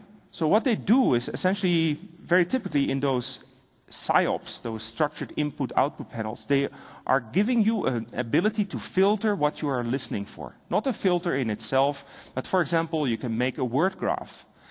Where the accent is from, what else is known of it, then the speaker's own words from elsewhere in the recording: Netherlands; first language Dutch; English is a second language; I'm a Dutch-speaking person, right? I come from the Netherlands.